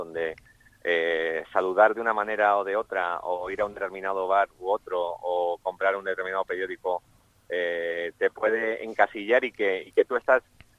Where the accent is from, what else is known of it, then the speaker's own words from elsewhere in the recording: San Sebastián, Basque Country, Spain; yo que soy de San Sebastián